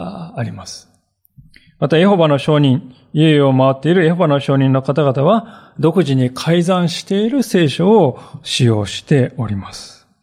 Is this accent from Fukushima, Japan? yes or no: no; Miyagi, Japan; 私たち宮城県人にとって決して一生忘れないであろう、忘れられないであろう、あの東日本大震災。